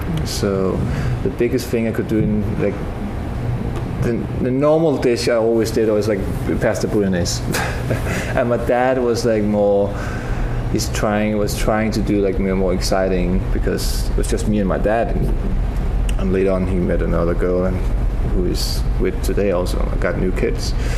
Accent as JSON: {"language": "English", "country": "Denmark", "tie": "born or raised there", "said": "Yeah, I was born and raised in Denmark."}